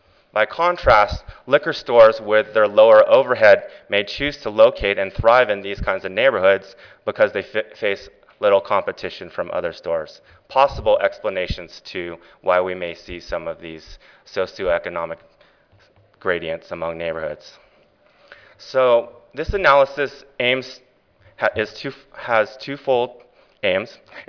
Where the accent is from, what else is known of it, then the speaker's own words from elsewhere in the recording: California, United States; now in Minnesota, United States; I'm actually a Californian living in Minnesota, just by clarification.